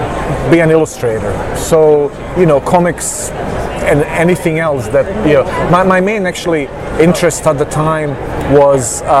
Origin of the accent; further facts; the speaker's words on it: Bosnia & Herzegovina; English is a second language; now in United States; I'm from Bosnia originally